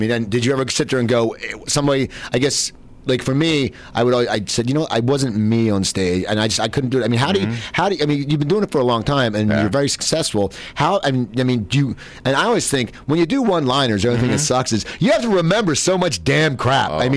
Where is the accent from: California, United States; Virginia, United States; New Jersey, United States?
New Jersey, United States; Cherry Hill; I grew up outside Philadelphia, New Jersey, in Cherry Hill, New Jersey.